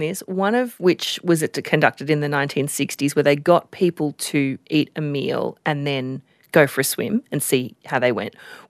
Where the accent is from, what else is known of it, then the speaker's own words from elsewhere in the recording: Queensland, Australia; for me as a kid growing up in Queensland